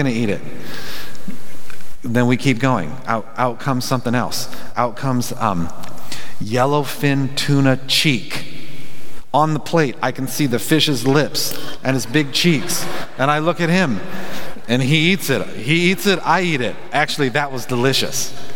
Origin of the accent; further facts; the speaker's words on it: California, United States; because there's a California roll, and I'm from California.